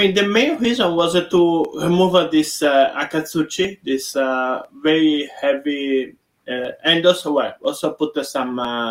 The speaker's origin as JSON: {"language": "English", "country": "Italy", "lives_now": "Japan", "said": "You know, I'm from Italy, where in Venice, there are hardly houses that is older than, newer than 200 years old."}